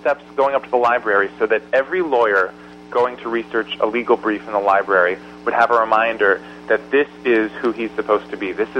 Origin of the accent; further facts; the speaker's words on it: Portland, Oregon, United States; They're a band from my hometown of Portland, Oregon.